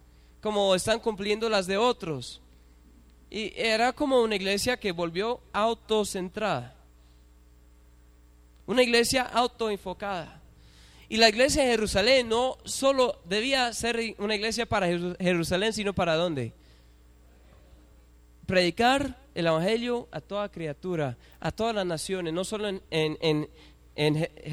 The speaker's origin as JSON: {"language": "Spanish", "country": "United States", "lives_now": "Colombia", "said": "Sería como yo, un gringo de aparecer, de corazón puro colombiano, les prometo. Un gringo, así dice el pasaporte de un estadounidense, venir aquí a Colombia"}